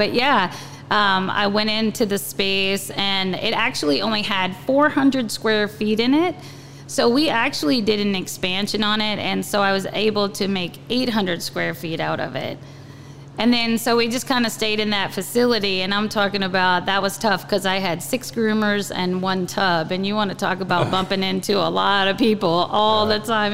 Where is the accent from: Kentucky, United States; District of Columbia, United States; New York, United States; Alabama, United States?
Alabama, United States; now in Williston, United States; Yeah, what brought me here was work. I came from Alabama, and so the work was really bad there.